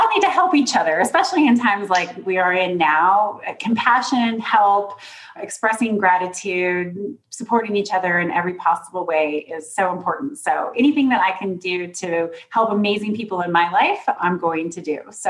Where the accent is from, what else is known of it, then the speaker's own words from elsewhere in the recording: Colorado, United States; And she lived in Durango, Colorado. I grew up in Colorado.